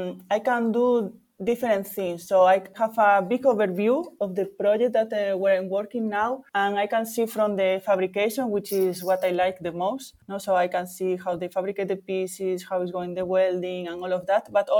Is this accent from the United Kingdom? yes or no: no; Vigo, Galicia, Spain; born there; English is a second language; I was born in Vigo, okay, which is very close to Portugal, and is on the coast.